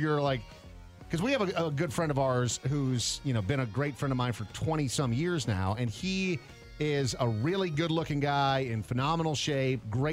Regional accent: Brainerd, Minnesota, United States; That I grew up in Brainerd, Minnesota, there was, like, one Domino's.

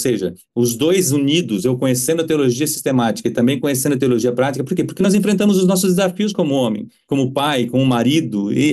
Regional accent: Joinville, Santa Catarina, Brazil; Eu sou joinvilense, eu morava em Santa Catarina, Joinville, Santa Catarina, e hoje eu estou aqui como missionário.

